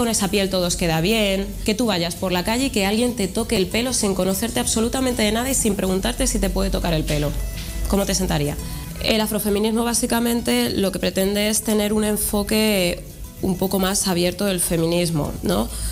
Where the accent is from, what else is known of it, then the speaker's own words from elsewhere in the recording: Community of Madrid, Spain; accent: Madrid; Pese a que tengas un acento completamente madrileño como es el mío, castizo a tope, ¿no? Yo, como anécdotas, por ejemplo, curiosas, claro, yo nací en 1981 y mi madre es de un pueblo de Segovia de 300 habitantes.